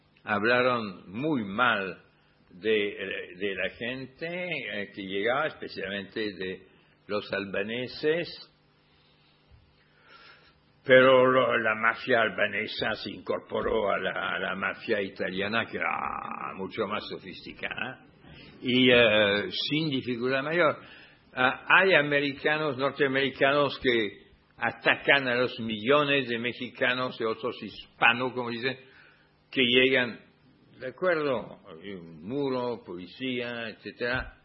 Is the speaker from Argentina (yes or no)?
no; France; Spanish is a second language; incluso hay cosas que casi no se nota en mi país, es extraordinario. Durante la primera mitad de la primera parte del siglo XX, el porcentaje de población inmigrada en Francia